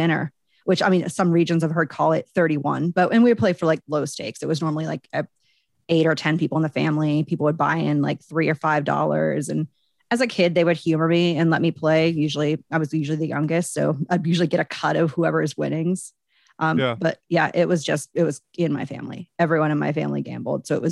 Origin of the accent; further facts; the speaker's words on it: Pittsburgh, Pennsylvania, United States; Like I grew up in Pittsburgh.